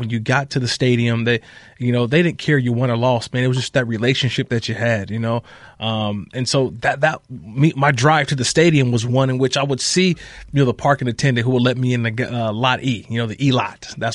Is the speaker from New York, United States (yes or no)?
no; Oakland, California, United States; I was born and raised in Oakland.